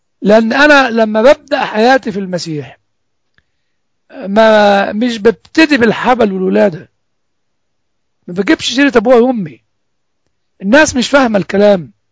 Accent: Egypt; now in United States; وأنا طبعا عارف إن في ناس أصوليين أكتر من أصولية الجماعات الإسلامية عندنا في مصر، هنا في أمريكا

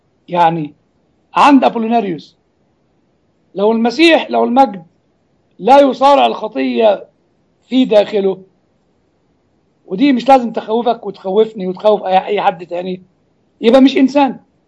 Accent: Upper Egypt, Egypt; يعني زي ما يقول عندنا في الصعيد، يقول له صباح الخير يا جاري

